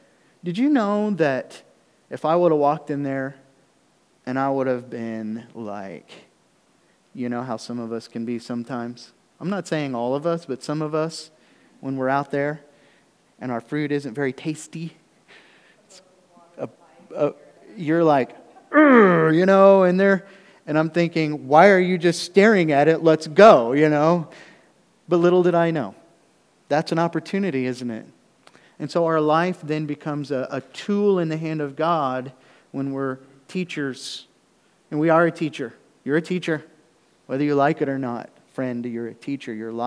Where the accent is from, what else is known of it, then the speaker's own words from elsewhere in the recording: Oklahoma City, Oklahoma, United States; I grew up in the Oklahoma City metro area, you know, million people in the, you know, just a lot of people, and so nobody really knows each other.